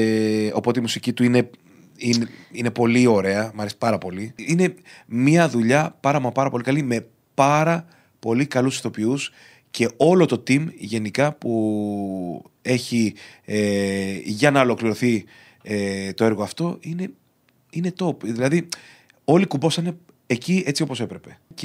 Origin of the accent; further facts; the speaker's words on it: Agrinio, Western Greece, Greece; Παρασκευή θα είμαι στην πατρίδα μου στο Αγρίνιο